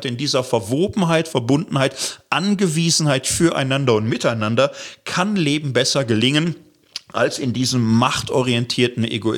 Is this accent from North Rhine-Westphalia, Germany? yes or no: yes; Gelsenkirchen, North Rhine-Westphalia, Germany; Ich komme aus Gelsenkirchen, Stadtkind und so